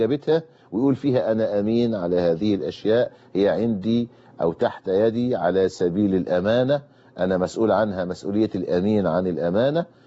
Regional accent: Egypt; العرف عندنا في مصر ما يقتضي أن الزوج لا يقدم مهرا

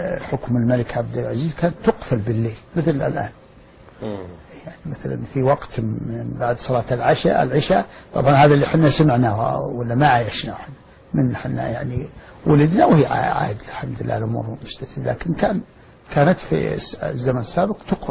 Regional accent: Al-Khabra, Al-Qassim, Saudi Arabia; نعم عشت فيها

